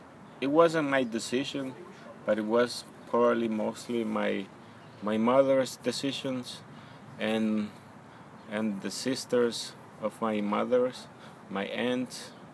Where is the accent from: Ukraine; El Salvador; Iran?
El Salvador; English is a second language; now in United States; Once I learned English, everything was easier for me. And I realized that life here was much, much better than in El Salvador.